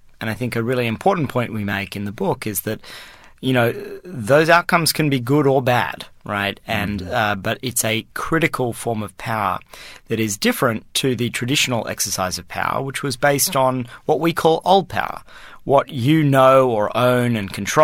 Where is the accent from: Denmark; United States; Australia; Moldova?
Australia; moved away; when I grew up back in Australia, there were five television stations